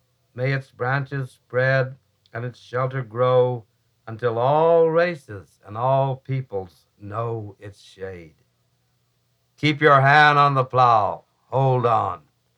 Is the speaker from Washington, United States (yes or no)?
no; Lawrence, Kansas, United States; also born or lived in Chicago; You know, I grew up in Kansas. In Lawrence and Kansas City, and then later Chicago.